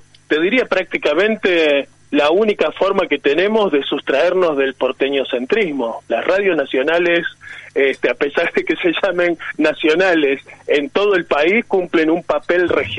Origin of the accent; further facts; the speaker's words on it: Argentina; Pero como acá somos argentinos y se sabe que somos un desastre, no lo podemos hacer bien.